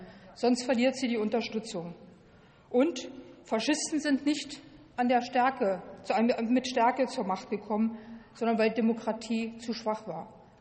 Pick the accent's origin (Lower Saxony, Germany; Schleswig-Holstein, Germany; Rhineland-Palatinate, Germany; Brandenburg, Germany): Brandenburg, Germany; In Brandenburg zum Beispiel, wo ich herkomme